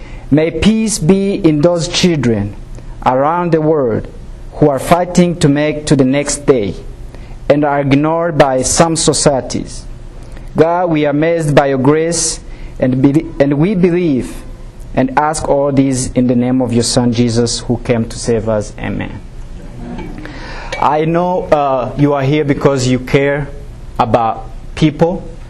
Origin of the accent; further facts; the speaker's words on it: Rwanda; I'm going to try to give you a little bit about my background. I'm from Rwanda, like you heard.